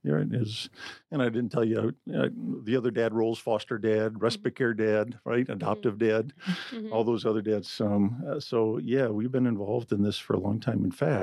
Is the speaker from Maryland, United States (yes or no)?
no; Illinois, United States; now in Philadelphia, United States; We moved from Illinois. I grew up in a small farming town in Illinois. Moved to Philadelphia, where my wife was from.